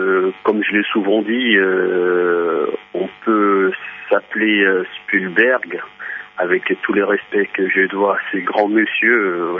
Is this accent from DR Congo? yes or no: yes; DR Congo; par rapport à mon pays d'origine qui est le Congo, la RDC.